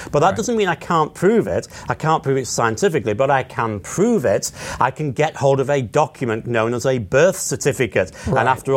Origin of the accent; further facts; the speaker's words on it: Manchester, North West England, United Kingdom; born there; how can I prove that I was born in Manchester in the north of England 27 years ago?